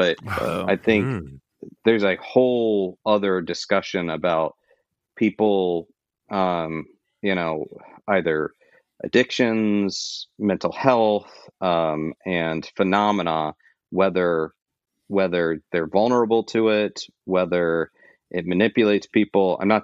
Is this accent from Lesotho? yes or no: no; Florida, United States; I grew up in Florida. Skunk ape is like our national animal.